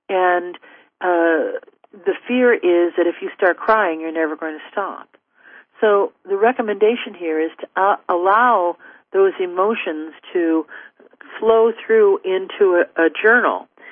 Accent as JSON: {"language": "English", "region": "Ohio", "country": "United States", "said": "I'm from Ohio, and my partners here are from California."}